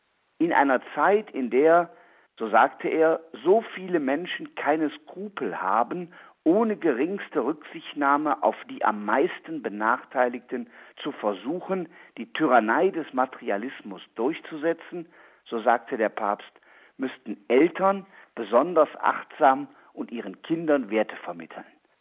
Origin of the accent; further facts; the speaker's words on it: Aachen, North Rhine-Westphalia, Germany; die alle ihren Sitz in meiner Heimatstadt Aachen haben